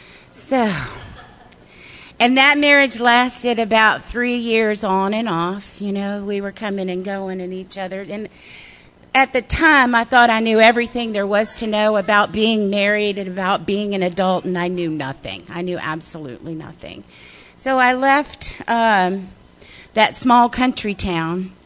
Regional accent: Klein, Texas, United States; also born or lived in Houston, Texas; So I was born in Houston, Texas. Right on. But I didn't stay there long. I moved to a little country town called Klein, Texas, which was a little dot on the map

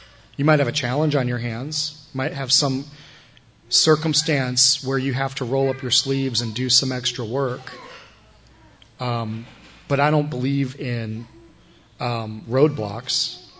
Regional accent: Chicago, Illinois, United States; I'm from Chicago originally, so I don't have a whole heck of a lot invested in the game

